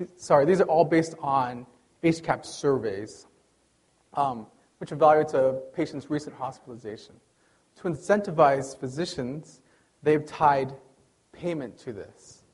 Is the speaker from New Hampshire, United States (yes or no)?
yes; New Hampshire, United States; I grew up in New Hampshire, came here to Utah for schooling, went to the University of Utah for medical school.